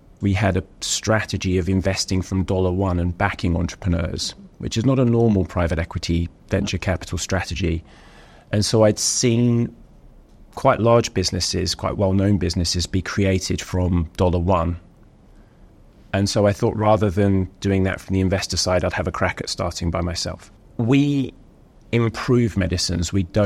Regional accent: Cambridge, East of England, United Kingdom; But so I'm a chemist from Cambridge.

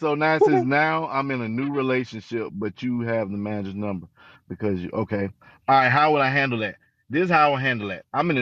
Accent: California, United States; I came from Cali.

